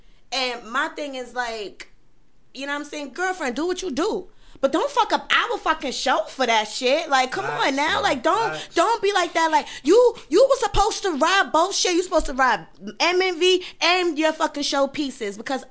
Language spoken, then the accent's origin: English; Harlem, New York, United States; I'm from Harlem, and I sit back and I watch a lot of things that's going on.